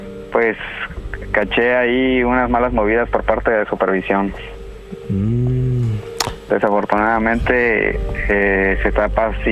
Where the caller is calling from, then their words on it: Chiapas, Mexico; de Chiapas.